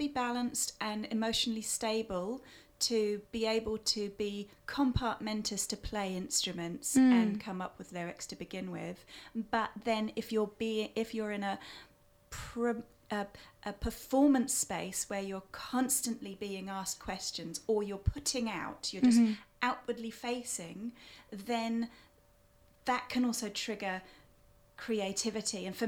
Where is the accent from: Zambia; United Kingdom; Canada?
United Kingdom; England; also born or lived in New Zealand; experiencing the pandemic in the UK as an English person, you know, at heart. Yes, I'm Kiwi as well